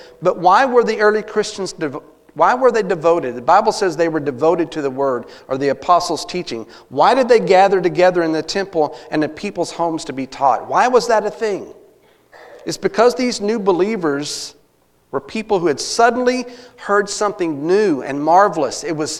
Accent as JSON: {"language": "English", "region": "Texas", "country": "United States", "tie": "born or raised there", "lives_now": "Missouri, United States", "said": "when I was growing up in Texas as a boy, living in Missouri was not on my radar."}